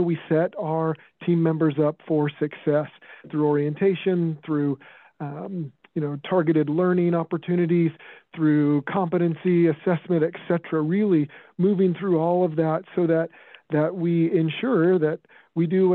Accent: Midwest, United States; I came from the Midwest. That's where I grew up and did all my training, so to speak, in medicine.

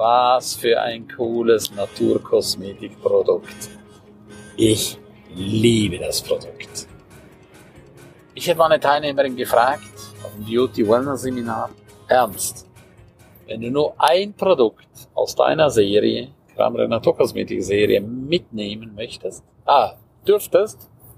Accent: Graubünden, Switzerland; first language Romansh; German is a second language; Rätoromanisch ist meine Muttersprache. Es wird nur im Kanton Graubünden gesprochen und da nur in einigen Tälern.

